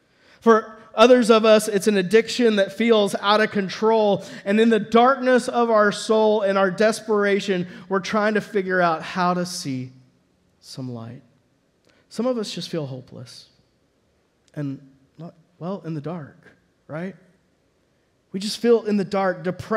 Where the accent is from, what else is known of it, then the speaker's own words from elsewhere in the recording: Dallas, Texas, United States; Now, like for me, I grew up in Dallas-Fort Worth. I was in the city.